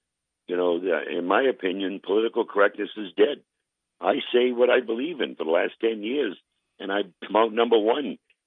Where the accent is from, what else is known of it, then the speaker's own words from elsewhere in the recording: Cambridge, Massachusetts, United States; I grew up in Cambridge, Sam, Mass. My grandfather was the mayor of Cambridge, Mass. For 4 terms.